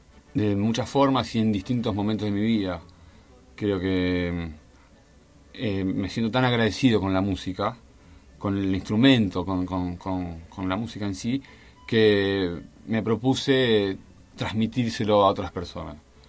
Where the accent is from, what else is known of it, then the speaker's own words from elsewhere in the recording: Argentina; cómo nos recibieron como argentinos.